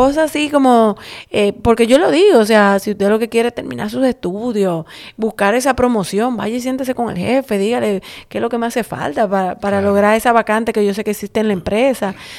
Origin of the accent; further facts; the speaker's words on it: Dominican Republic; 200,000 mensajes de gente orgulloso de ser dominicano, al igual que yo.